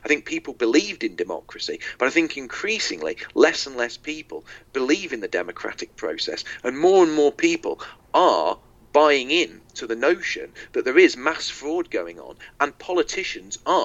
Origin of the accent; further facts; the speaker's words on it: United Kingdom; because obviously I'm from Britain.